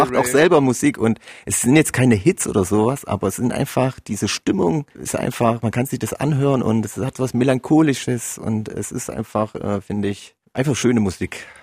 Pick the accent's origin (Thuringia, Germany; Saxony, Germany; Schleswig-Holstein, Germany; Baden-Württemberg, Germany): Saxony, Germany; Wir kommen aus dem Erzgebirge